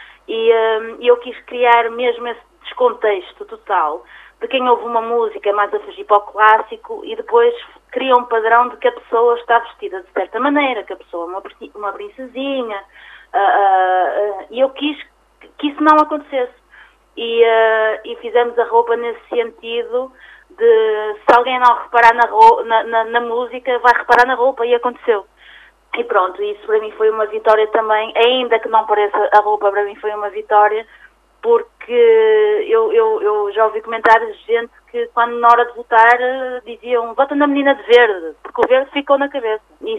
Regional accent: Barcelos, Braga, Portugal; eu sinto sempre que sou de Barcelos e que não tenciono ir para Lisboa viver.

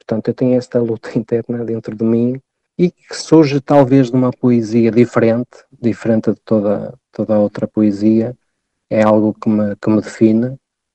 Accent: Barcelos, Norte, Portugal; é a minha terra, é a minha gente, a terra onde nasci e cresci e de que guardo boas memórias.

